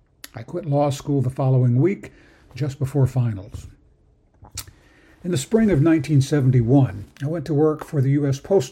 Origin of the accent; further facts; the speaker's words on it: Kennett, Missouri, United States; also born or lived in Poplar Bluff, Missouri; I was born in 1948 in Poplar Bluff, Missouri, and grew up in Kennett, about an hour to the south.